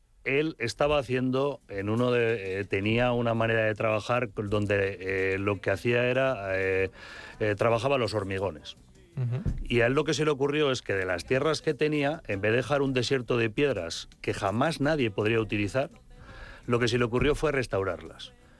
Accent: La Rioja, Spain; Espero que sea vino, y si puede ser de Rioja, ya

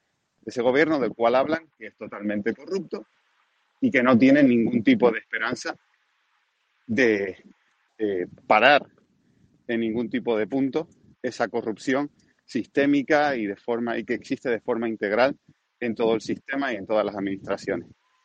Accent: Canary Islands, Spain; lógicamente yo soy español, incluso de las Islas Canarias.

